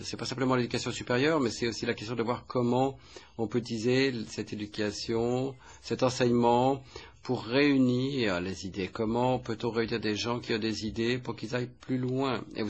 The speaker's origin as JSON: {"language": "French", "region": "Scotland", "country": "United Kingdom", "accent": "Scottish", "second_language": "French", "said": "Moi, vous savez, d'après mon accent, je suis écossaise. On a voté pour rester dans l'Union européenne"}